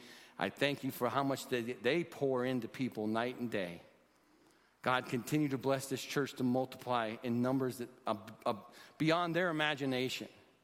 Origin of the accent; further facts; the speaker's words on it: Allentown, Pennsylvania, United States; I grew up in Allentown, Pennsylvania. It's when we knew it was noon, the sirens would go off.